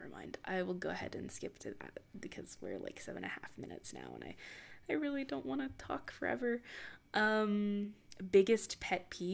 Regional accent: the South, United States; I grew up in the South, still live in the South, so it's around a lot and I'm just tired of it.

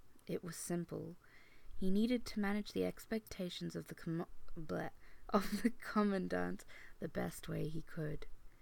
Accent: Australia; I am from Australia.

